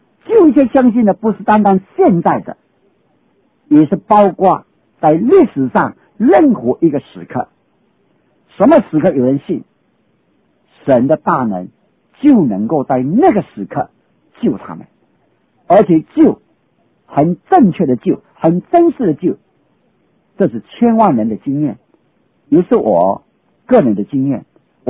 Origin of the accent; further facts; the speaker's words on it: China; 我们中国人的信这个字也有几个不同的意义